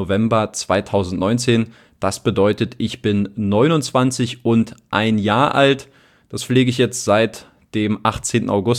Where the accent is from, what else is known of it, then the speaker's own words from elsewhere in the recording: Berlin, Germany; Ich bin ein bisschen weiter im Süden aufgewachsen, nämlich in Grünau und jetzt nicht in Oberschöneweide, und hatte dann so auch mein Einzugsgebiet mit der Familie so ein bisschen auch im Speckgürtelbereich von Berlin.